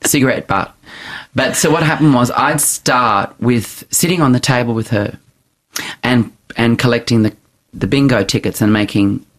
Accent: Australia; As a child growing up in Australia in the 70s, I just couldn't imagine it.

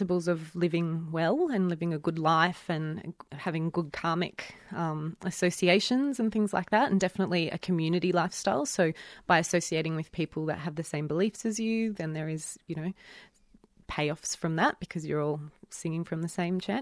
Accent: Auburn, New South Wales, Australia; I grew up in Auburn, which is a interesting little part of Western Sydney

